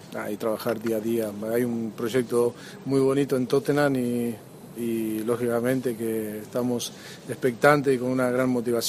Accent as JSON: {"language": "Spanish", "country": "Argentina", "said": "yo como argentino"}